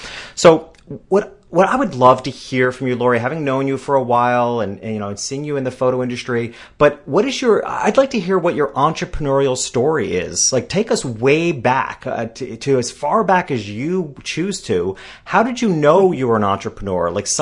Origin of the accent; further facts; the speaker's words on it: New York, United States; And as a New Yorker, I have to say, I see a lot of people knitting on the subway.